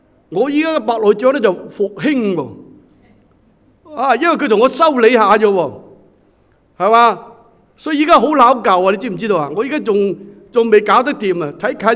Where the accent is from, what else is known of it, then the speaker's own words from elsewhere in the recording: China; 我哋中国人最中意啦